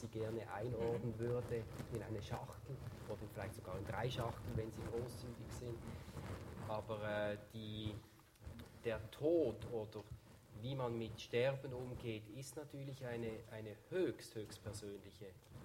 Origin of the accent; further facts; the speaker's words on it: Switzerland; now in Germany; Als Schweizer, der jetzt 10 Jahre in Deutschland ist, würde ich das völlig unterstützen.